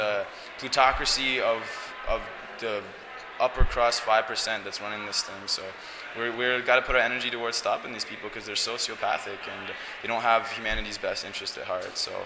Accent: Toronto, Ontario, Canada; We're from Canada. I'm from Toronto.

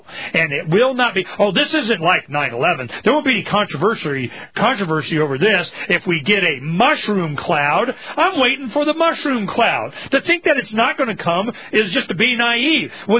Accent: United States; hey, man, I'm from America. I got American, public education system.

